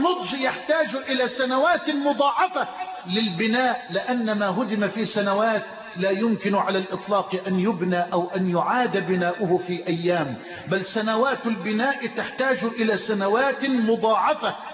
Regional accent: Egypt; اللهم اجعل بلدنا مصر أمنا أمانا

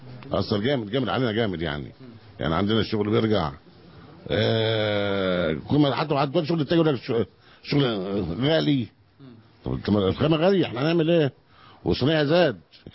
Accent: Egypt; ده اللي عندنا في مصر هنا بقول لك ايه ده الخواجه

